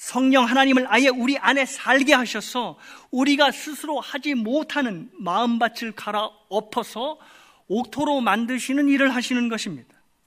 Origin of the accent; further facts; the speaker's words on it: Chungcheong, South Korea; 제가 충청도 사람인데요. 충청도 삽두리에 냅둬유라는 말이 있습니다.